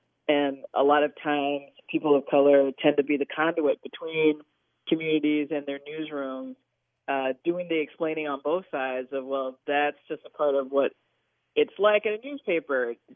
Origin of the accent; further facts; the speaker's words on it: New York City, New York, United States; And, you know, I'm originally from New York City.